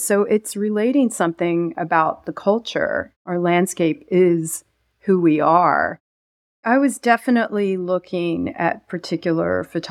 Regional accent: Lancaster, Pennsylvania, United States; What shaped what I do is growing up in Lancaster County, Pennsylvania, my parents were immigrants from Greece, and Lancaster was filled with these factories, and my parents worked in those factories, and we lived in the city of Lancaster

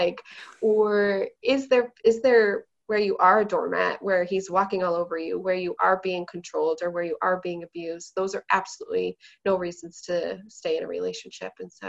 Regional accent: Idaho, United States; that I was born and raised in Idaho.

